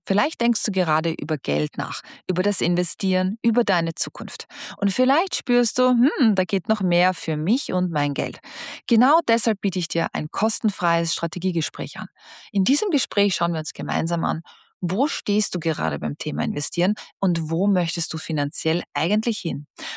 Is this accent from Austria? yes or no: yes; Austria; ich will es jetzt nicht sagen, wie das bei uns in Österreich heißt